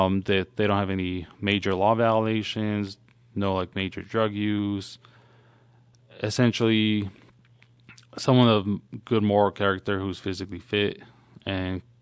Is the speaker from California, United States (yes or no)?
yes; California, United States; So originally I'm from outside of L.A. in California and grew up there.